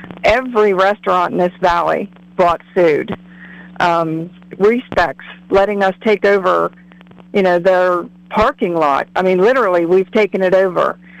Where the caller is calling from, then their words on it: Moundsville, West Virginia, United States; from Moundsville, West Virginia.